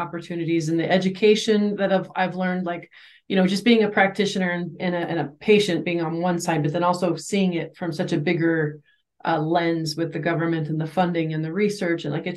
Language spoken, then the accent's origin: English; Nebraska, United States; born there; And I was born in Nebraska. I eat mostly a carnivore type diet.